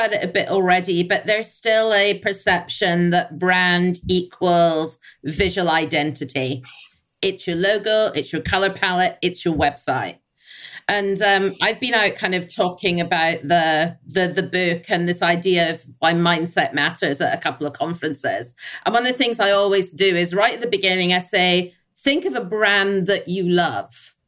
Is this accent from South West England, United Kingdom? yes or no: no; Scotland, United Kingdom; I'm Scottish